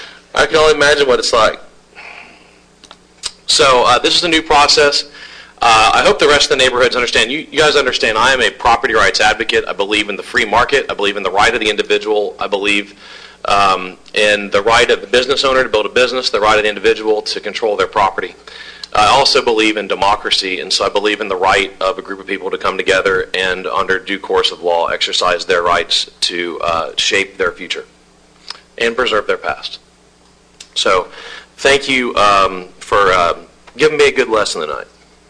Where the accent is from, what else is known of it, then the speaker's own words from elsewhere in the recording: Baton Rouge, Louisiana, United States; You know, I grew up in Baton Rouge, Louisiana, in a very, very old neighborhood, and my friends were my life, my family was my life, my church was my life.